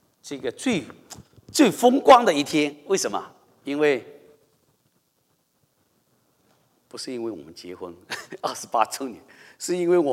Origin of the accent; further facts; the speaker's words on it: China; now in United States; 我们是中国人，我们到了美国，今天我们成了基督徒，